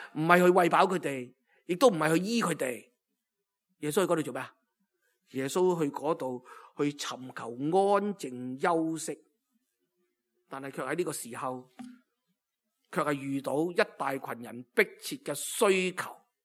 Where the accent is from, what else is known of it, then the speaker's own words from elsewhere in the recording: Hong Kong; 我哋香港人咧，呢十几年咧，特别呢几年咧，我哋都常常缅怀过去嘅